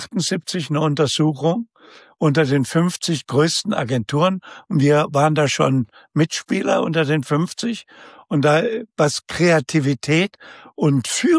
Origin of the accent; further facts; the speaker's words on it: Saxony, Germany; Und das für mich als Sachse, ja